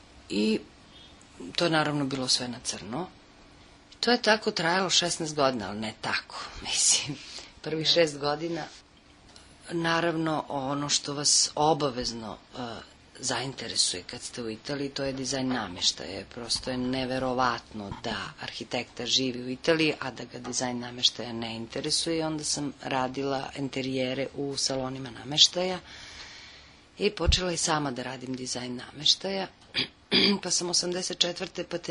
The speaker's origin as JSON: {"language": "Serbian", "region": "Belgrade", "country": "Serbia", "said": "ja dolazim iz Beograda"}